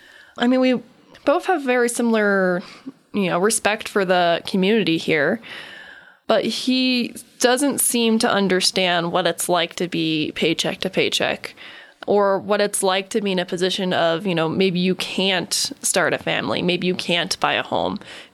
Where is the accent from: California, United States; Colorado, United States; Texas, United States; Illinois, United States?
Colorado, United States; Littleton; also born or lived in Denver; now in Colorado Springs, United States; From Denver, which is, you know, I'm from Littleton originally, my rent when I left Denver was $700 to rent a bedroom out of someone's house. When I moved to Colorado Springs about 10 years ago